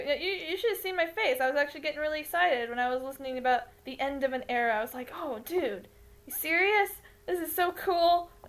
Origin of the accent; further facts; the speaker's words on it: United States; I'm American, and I'm going to question it.